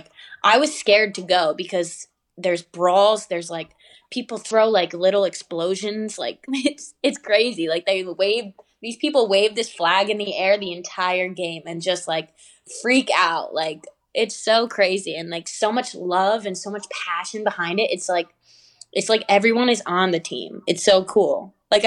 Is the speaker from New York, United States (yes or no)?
yes; New York, United States; Like I'm from New York, so